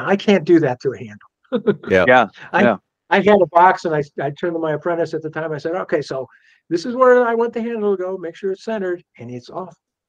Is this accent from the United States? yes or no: yes; Chicago, Illinois, United States; I grew up in Chicago.